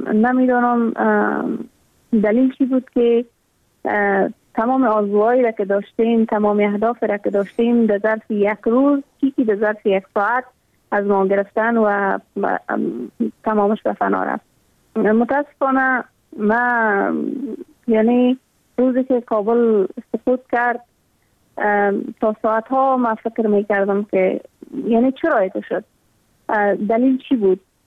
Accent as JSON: {"language": "Persian", "country": "Afghanistan", "said": "ما هم مثل میلیون ها دختر دیگه در دامن جنگ بزرگ شدیم و در همو سیاترین سالایی که در تمام ولایت افغانستان دروازه های مکتب برای دخترها بسته بود."}